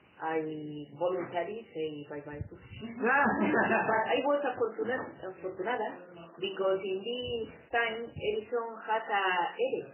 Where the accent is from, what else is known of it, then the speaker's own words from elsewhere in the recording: Badajoz, Extremadura, Spain; born there; English is a second language; I was born in Badajoz, in Extremadura, in the south of Spain.